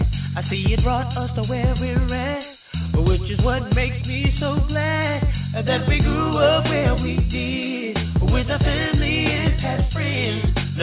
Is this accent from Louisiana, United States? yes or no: yes; Scotlandville, Louisiana, United States; This is the place in which I came from. Old Scotland Field, my hometown. Scotland Field, this is the place where it all begins for me.